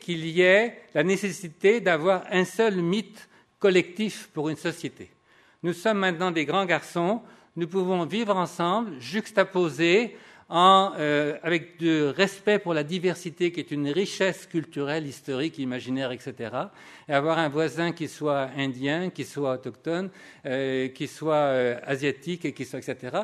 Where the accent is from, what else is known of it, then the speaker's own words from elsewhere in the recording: Paris, Île-de-France, France; born there; comme je suis né moi-même à Paris